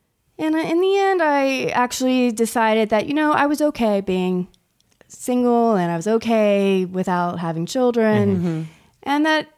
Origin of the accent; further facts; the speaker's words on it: Ohio, United States; I grew up in Central Ohio. My immediate family were farmers, actually. And when my parents divorced, I moved into the city.